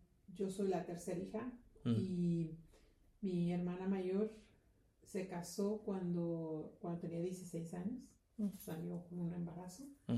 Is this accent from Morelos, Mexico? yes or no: no; Mexico City, Mexico; also born or lived in Hidalgo, Mexico; Yo soy de México. Nací en Hidalgo, pero crecí en la Ciudad de México.